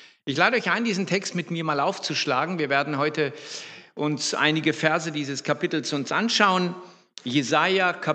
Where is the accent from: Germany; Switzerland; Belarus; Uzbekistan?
Germany; Hannover, Lower Saxony; also born or lived in Croatia; now in Baden-Württemberg, Germany; ursprünglich komme ich aus dem ehemaligen Jugoslawien oder aus Kroatien, dort geboren, aufgewachsen in Hannover in Norddeutschland. Und seit, wenn ich rechne, seit 1989 eigentlich in Baden-Württemberg.